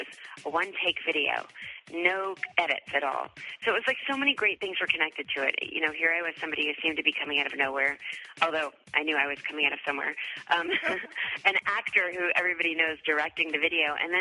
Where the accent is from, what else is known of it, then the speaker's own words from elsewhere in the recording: Dallas, Texas, United States; I was living in New York City at the time. Even though I grew up in Dallas, I heard it on the radio